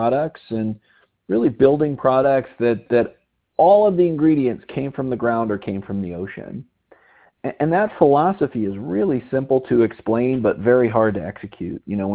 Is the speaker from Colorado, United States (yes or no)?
yes; Colorado, United States; I heard people calling in from my home state of Colorado